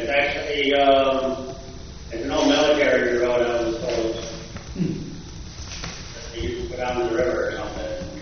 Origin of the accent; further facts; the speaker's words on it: Hudson Falls, New York, United States; I moved up here from Hoosick. I originally grew up over in Hudson Falls, but I've been there for a while.